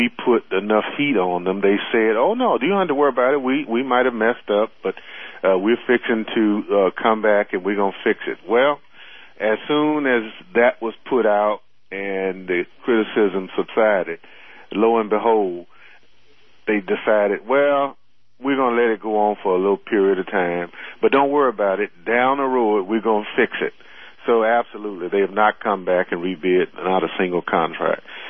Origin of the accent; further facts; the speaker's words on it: Mississippi, United States; Well, you know, I'm from Mississippi, and I know what sharecropping is all about.